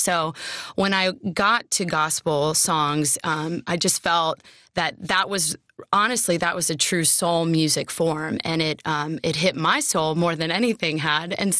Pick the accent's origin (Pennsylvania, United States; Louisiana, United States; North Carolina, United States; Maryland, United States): North Carolina, United States; Matthews; My mom and her family are from the Dominican Republic, and my father is Italian, and I was born in Matthews, North Carolina, born and raised there in a Southern Baptist Spanish-speaking church.